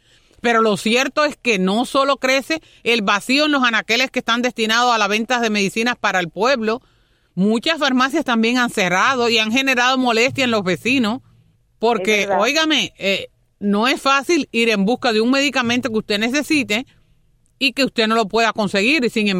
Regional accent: Cuba; ese mismo tratamiento que usted le está dando a un extranjero, yo lo quiero para mi pueblo cubano.

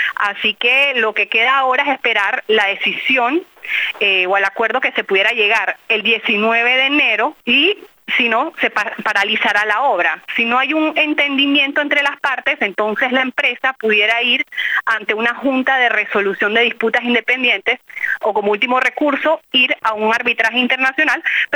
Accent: Panama; y como panameños, se está exigiendo

